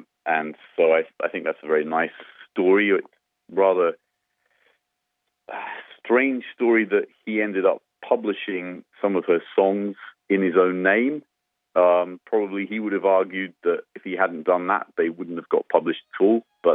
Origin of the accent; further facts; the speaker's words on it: Cambridge, East of England, United Kingdom; You know, I grew up in Cambridge, England, so I am indeed a connoisseur of many different shades of gray.